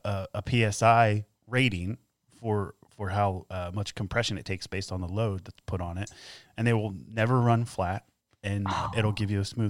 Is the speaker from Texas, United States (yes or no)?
no; New Jersey, United States; I'm from South Jersey, so give me